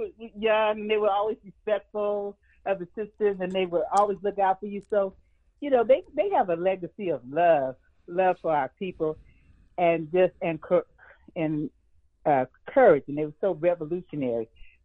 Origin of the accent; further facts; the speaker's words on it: California, United States; You know, I because I'm from the Bay Area.